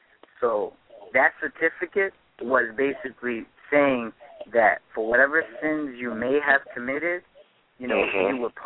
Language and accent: English; Haiti; my wife is from Philippines, right? I'm from Haiti. So my country is a third world country.